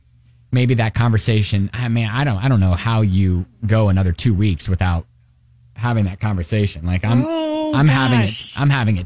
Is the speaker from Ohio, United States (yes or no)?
yes; Columbus, Ohio, United States; I'm from Columbus, Ohio, and my, you know, when you grow up there, your either professional sports team is Cleveland or it's Cincinnati.